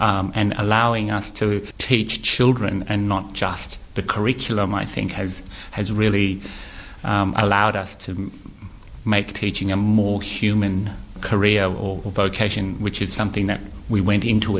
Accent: Broome, Western Australia, Australia; So we have a very multicultural, mixed family. I grew up in Broome as an Aboriginal person

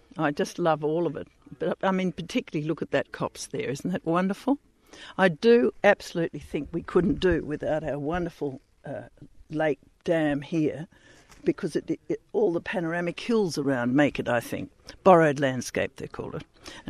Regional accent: Wollongong, New South Wales, Australia; I grew up in Wollongong, because my family had the steelworks, Port Kembla.

